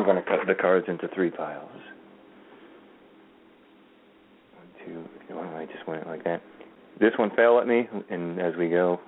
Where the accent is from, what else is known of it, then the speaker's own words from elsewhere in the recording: Baltimore, Maryland, United States; I'm from Baltimore.